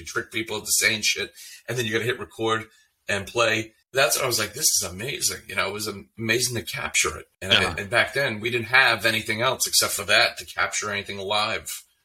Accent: Lake Grove, New York, United States; I grew up in Lake Grove.

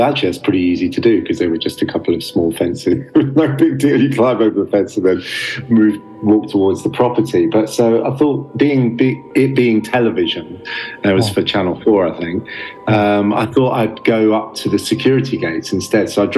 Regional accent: London, United Kingdom; I'm from London and we're filming.

